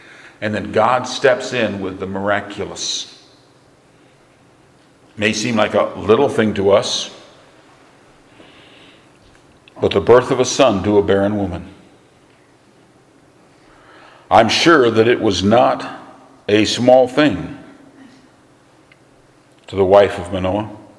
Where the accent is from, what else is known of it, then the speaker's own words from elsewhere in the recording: United States; now in Canada; but I'm an American. I have to vote in the election coming up.